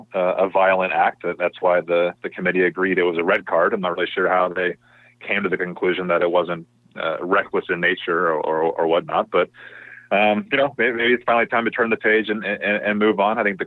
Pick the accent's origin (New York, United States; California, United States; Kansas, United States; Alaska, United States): Kansas, United States; I'm from Kansas. So are you.